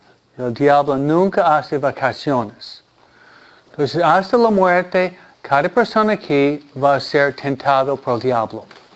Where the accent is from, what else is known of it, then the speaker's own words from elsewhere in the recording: Detroit, Michigan, United States; born there; Viajé después de mi ordenación a Detroit, Michigan, donde yo nací.